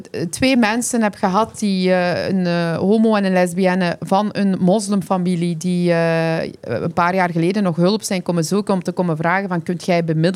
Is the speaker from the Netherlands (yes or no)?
no; Flanders, Belgium; Ja, ik ben eigenlijk een Vlaming. Hè, dus daar wil ik wel onderlijnen. Ik ben hier geboren en getogen. Hè. Maar mijn afkomst, dat zijn... Ja, dus Koerdisch, dat is een minderheid.